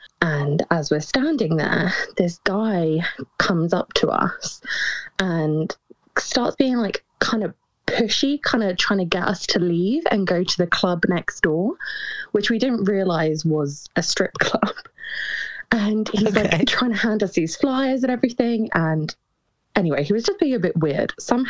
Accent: England, United Kingdom; I'm from England.

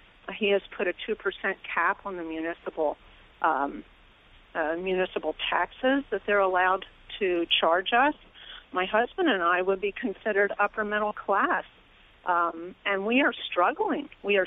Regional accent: Westfield, New Jersey, United States; I'm from Westfield, New Jersey.

